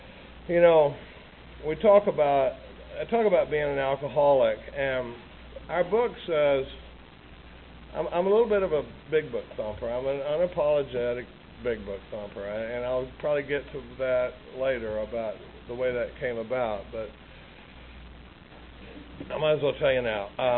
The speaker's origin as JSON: {"language": "English", "town": "Dallas", "region": "Texas", "country": "United States", "tie": "born or raised there", "said": "I like to qualify. I grew up in Dallas, Texas. I come from a really normal family."}